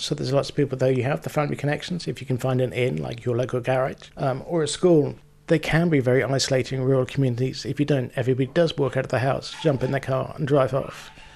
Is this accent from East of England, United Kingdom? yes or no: yes; East of England, United Kingdom; moved away as an adult; also born or lived in London; now in Ireland; I grew up in England, in the Cambridgeshire Fens, and we came to Ireland for a more peaceful, more balanced life. We'd spent 20 years in London.